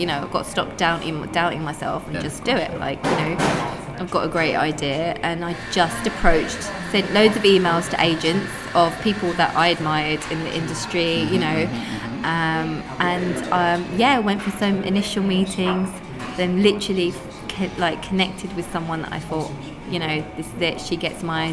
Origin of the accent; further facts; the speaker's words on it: London, United Kingdom; I'm a Londoner, I grew up here